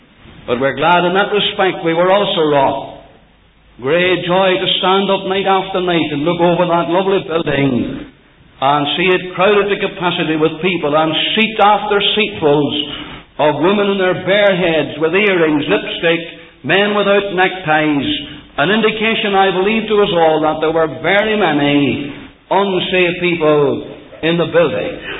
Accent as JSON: {"language": "English", "town": "Banbridge", "region": "Northern Ireland", "country": "United Kingdom", "tie": "born or raised there", "said": "I was brought up in Banbridge. My father and mother went to live there when I was 1 year old. And I stayed there until 1941."}